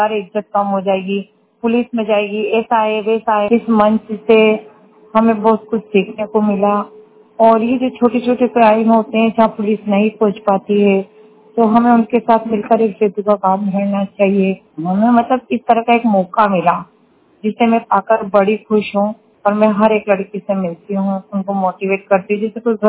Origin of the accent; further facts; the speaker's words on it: Kota, Rajasthan, India; मैं कोटा से हूँ, कुनाड़ी थाने से मैं सुरक्षा सखी हूँ।